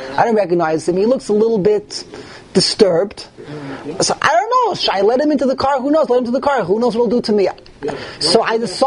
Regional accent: Flatbush, New York, United States; You're from Borough Park. I'm from Flatbush.

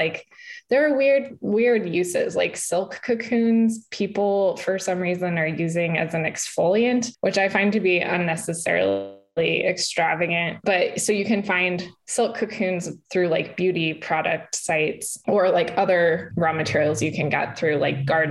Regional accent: Colorado, United States; also born or lived in Reno / Minneapolis; now in Missouri, United States; I'm from Colorado originally, and now I live in Missouri and I've lived in Reno and Minneapolis.

